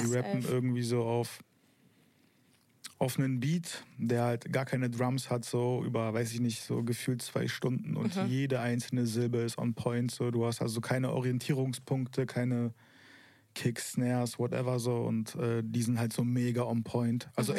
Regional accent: Berlin, Germany; ich komme aus Nord-Nord-Berlin.

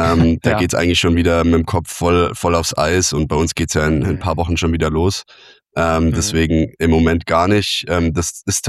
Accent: Landshut, Bavaria, Germany; Ich bin ja in Landshut groß geworden

